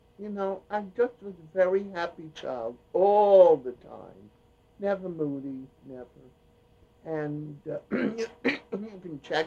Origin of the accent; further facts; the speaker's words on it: Brooklyn, New York, United States; born there; I was born in Brooklyn at the I was born home.